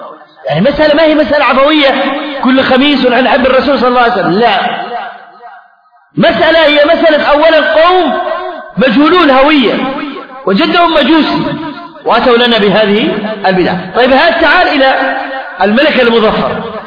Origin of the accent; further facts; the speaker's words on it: Aden, Yemen; يمكن يستهوا عندنا في عدن ولا في بعض المحافظات